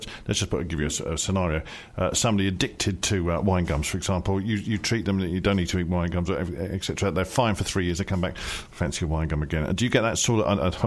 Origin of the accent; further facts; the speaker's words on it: United Kingdom; Over here, we're British.